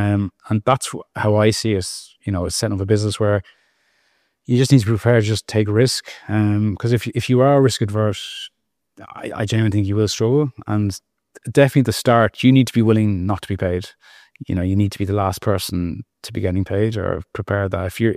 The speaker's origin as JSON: {"language": "English", "town": "Dublin", "region": "Leinster", "country": "Ireland", "said": "you know, Dublin, I'm from Dublin."}